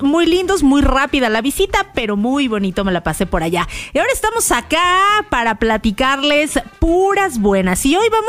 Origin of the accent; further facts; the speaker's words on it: Mexico; nosotros como mexicanos que hemos ido de visita a Acapulco